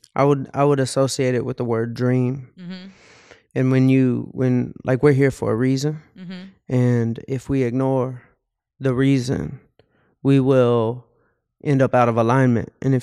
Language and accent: English; Atlanta, Georgia, United States; So growing up in Atlanta.